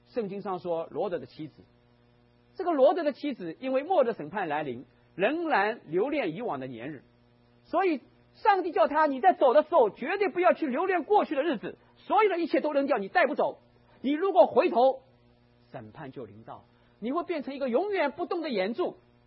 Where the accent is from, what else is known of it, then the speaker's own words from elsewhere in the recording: Shanghai, China; 那我是上海人，会烧江浙菜